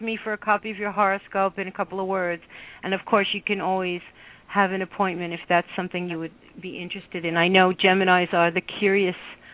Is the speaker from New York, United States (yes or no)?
yes; New York, United States; If anybody can't tell, I'm a New Yorker.